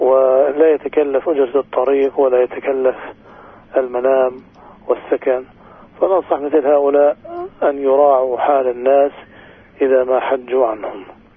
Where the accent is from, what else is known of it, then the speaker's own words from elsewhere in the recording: Palestine; يعني إحنا من فلسطين ما بنذبح في فلسطين